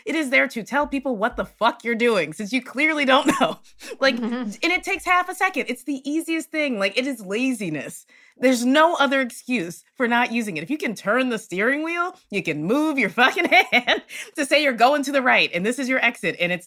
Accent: the South, United States; So I've been driving for more than half my life. I'm from the South. So you learn how to drive.

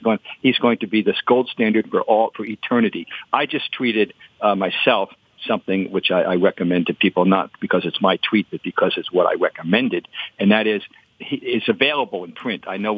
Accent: New Jersey, United States; Well, I grew up in New Jersey, as you know, and I remember him as the Dodger, voice Dodger, the Dodgers, WOR.

